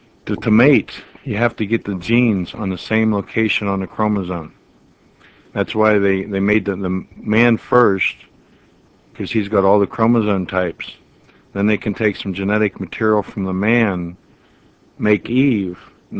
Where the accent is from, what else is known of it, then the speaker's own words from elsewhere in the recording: Pittsburgh, Pennsylvania, United States; born there; No, I was born in Pittsburgh. I moved out to Silicon Valley because I studied electronics, and then my rent got too high, so I moved.